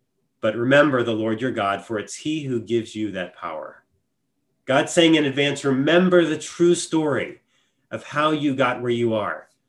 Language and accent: English; Texas, United States; but where I grew up in Texas, I would hear people often say things like, oh, she's a good Christian lady.